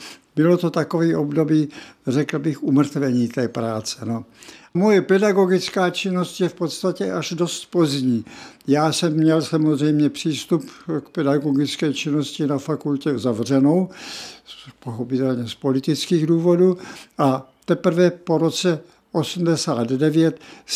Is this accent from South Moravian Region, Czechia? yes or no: yes; Brno, South Moravian Region, Czechia; a té si cením asi nejvíce právě proto, že jsem kovaný Brňák.